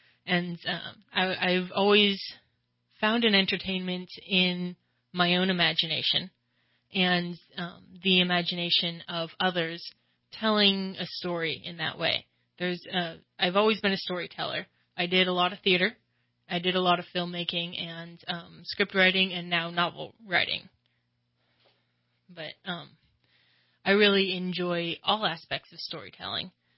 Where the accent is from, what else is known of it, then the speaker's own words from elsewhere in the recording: Shingletown, California, United States; also born or lived in San Diego; we moved up to Shingletown because I was born in San Diego, and we moved up to Shingletown the summer before first grade.